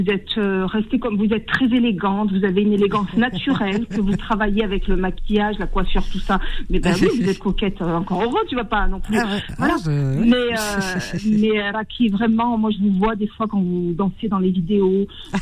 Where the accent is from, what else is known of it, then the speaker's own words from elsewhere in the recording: Algeria; Et c'est pas parce qu'on est algérienne toutes les deux que je vous dis ça.